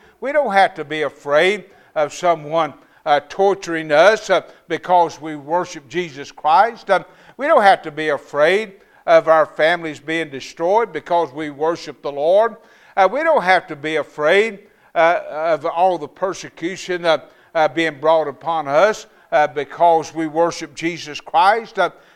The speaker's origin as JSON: {"language": "English", "region": "North Carolina", "country": "United States", "said": "I'm from North Carolina. And North Carolina is known as the Bible Belt."}